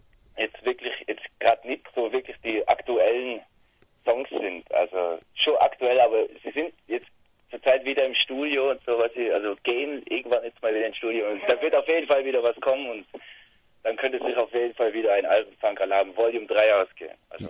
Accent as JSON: {"language": "German", "country": "Austria", "said": "es gibt schon ein paar gute Bands bei uns in Österreich"}